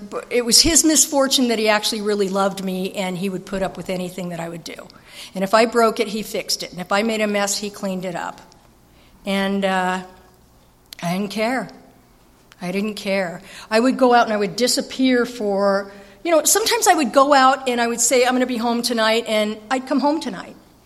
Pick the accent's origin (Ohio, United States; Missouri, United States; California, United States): California, United States; Escondido; I'm actually from Escondido. I'm still living in the town I was born in, but I did get sent to Nebraska for a couple of years